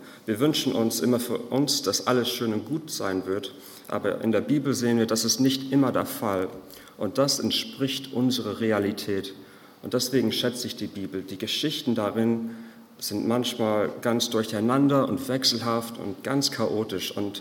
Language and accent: German; Ireland; German is a second language; ich mache weiter mit der Predigt. Falls jemand sich kurz wundert an der Aussprache, ich bin Ire und manchmal ist meine Aussprache nicht ganz so sauber